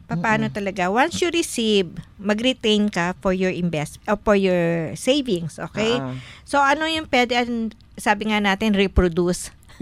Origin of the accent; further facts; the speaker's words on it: Central Luzon, Philippines; Dun sa amin sa Nueva Ecija